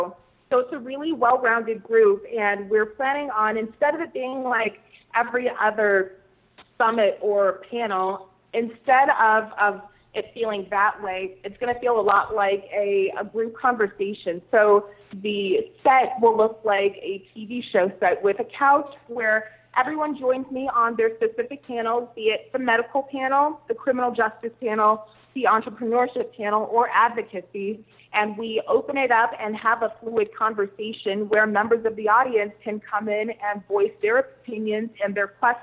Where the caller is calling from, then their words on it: Denver, Colorado, United States; I am calling you from Denver, Colorado.